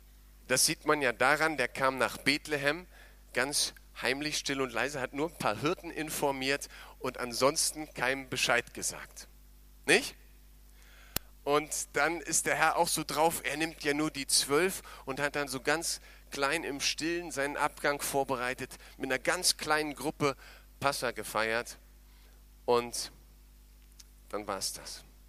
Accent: Germany; Und ich stelle bei mir immer wieder fest, dass wir als Deutsche, wenn wir dann so jetzt das erleben, was wir im Moment haben.

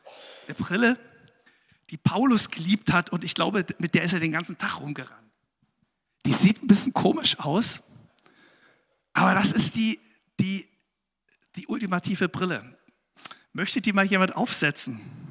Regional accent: Saxony, Germany; Ich bin in Sachsen auf dem Dorf aufgewachsen.

